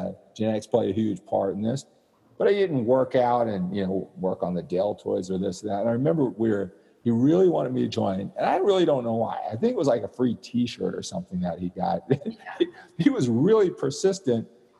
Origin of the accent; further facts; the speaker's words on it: Sacramento, California, United States; I did. Sacramento, yeah. California, right.